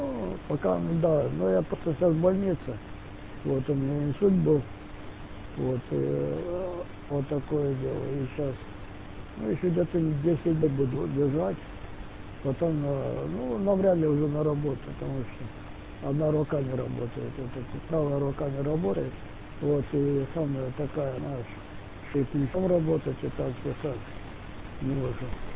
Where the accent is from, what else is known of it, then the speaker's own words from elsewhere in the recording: Ukraine; я сам с Украины.